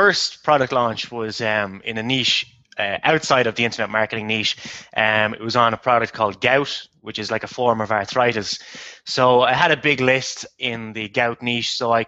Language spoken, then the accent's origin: English; Ireland; I mean, like, I'm from Ireland. I love Ireland, but in winter, it can be a difficult place to be from.